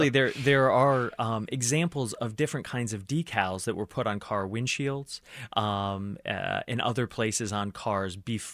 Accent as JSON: {"language": "English", "country": "United States", "said": "as an American, bumper stickers are kind of part of the sort of collective consciousness"}